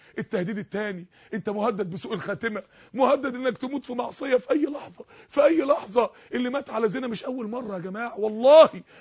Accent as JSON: {"language": "Arabic", "town": "Mansoura", "region": "Dakahlia", "country": "Egypt", "said": "انا فاكر يوم السماء شتت عندنا في المنصورة تلج."}